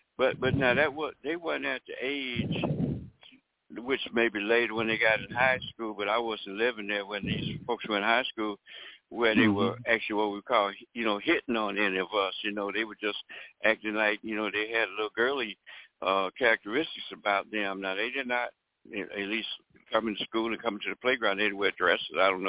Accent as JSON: {"language": "English", "town": "Tuskegee", "region": "Alabama", "country": "United States", "tie": "born or raised there", "said": "I grew up in a small town. I grew up in Tuskegee, Alabama, mm-hmm. and there was probably less than 10,000 people in that whole town, and about half were black, half were white."}